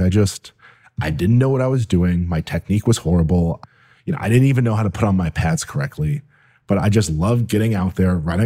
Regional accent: Buffalo, New York, United States; So I grew up in Buffalo, New York, and my dad lived in Canada.

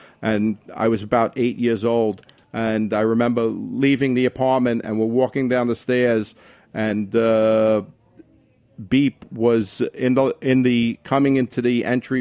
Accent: East New York, New York, United States; Growing up in East New York, it was just, you know, it was in the 60s.

